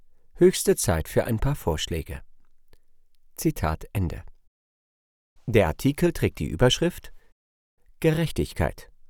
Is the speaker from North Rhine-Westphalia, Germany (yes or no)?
no; Berlin, Germany; Als Berliner erwidere ich da spontan